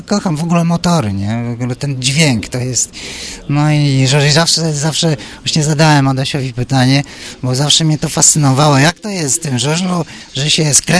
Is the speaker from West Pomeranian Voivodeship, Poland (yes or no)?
no; Warsaw, Masovian Voivodeship, Poland; Urodziłem się, mieszkałem w Warszawie. Tam nie było żużla.